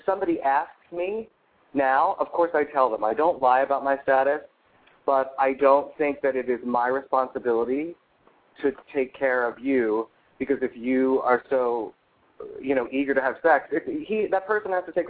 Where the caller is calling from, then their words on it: Manhattan, New York, United States; I'm calling from Manhattan.